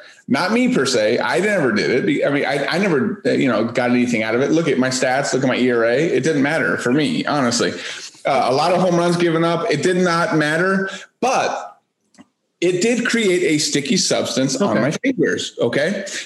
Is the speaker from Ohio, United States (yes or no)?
no; California, United States; Growing up in California, I didn't really see a lot of bats.